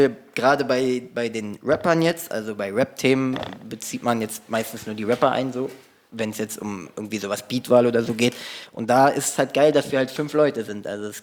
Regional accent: Berlin, Germany; wir kommen aus komplett Neukölln. Ich bin in Britz auch zum Beispiel aufgewachsen. Mhm. Grenzallee bis Parchimallee habe ich immer gewohnt.

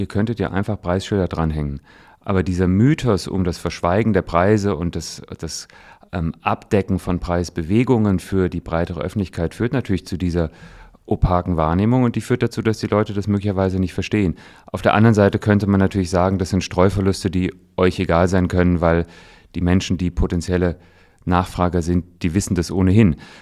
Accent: Kassel, Hesse, Germany; Ich bin in Kassel aufgewachsen, da gab es nicht viel außer großartige Sammlungen

